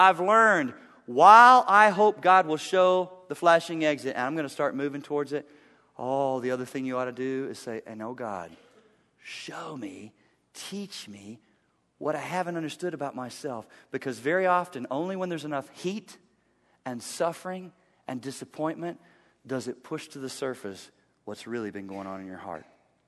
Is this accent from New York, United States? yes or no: no; Chattanooga, Tennessee, United States; I was a little boy. I grew up in East Tennessee in Chattanooga. And I have a twin brother.